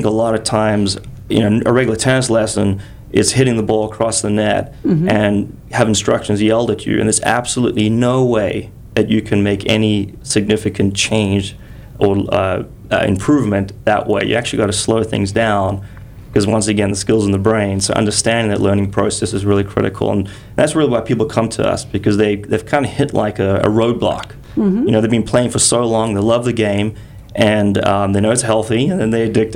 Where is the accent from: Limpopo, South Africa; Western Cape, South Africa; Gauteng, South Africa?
Western Cape, South Africa; Cape Town; We just got back from Cape Town in February. It's my hometown.